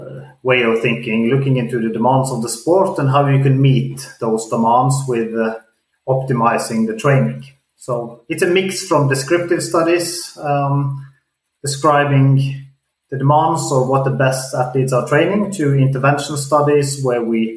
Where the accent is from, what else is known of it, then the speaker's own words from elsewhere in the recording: Norway; English is a second language; I grew up in Norway as a cross country skier from a quite young age